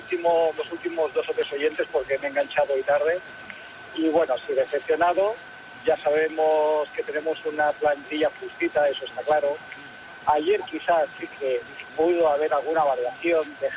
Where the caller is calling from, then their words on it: Badalona, Catalonia, Spain; de Badalona.